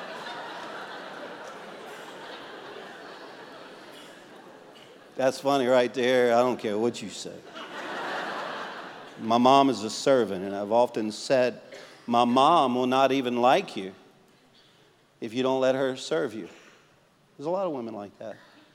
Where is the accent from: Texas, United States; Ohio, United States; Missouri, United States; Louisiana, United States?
Louisiana, United States; And by being a Cajun, I thought it was like, it was a meal.